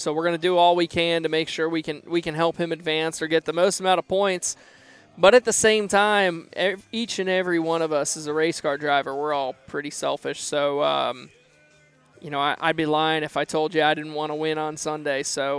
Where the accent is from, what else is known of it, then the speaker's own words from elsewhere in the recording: New England, United States; New Hampshire is hard to beat because I'm from New England.